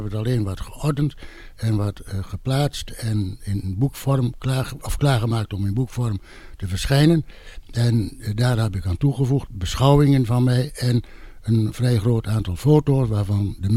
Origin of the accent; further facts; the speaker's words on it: Den Ham, Overijssel, Netherlands; born there; Ik ben in Den Ham geboren. Vroeger kwam ik al veel in Noordmeer en Noordmeer.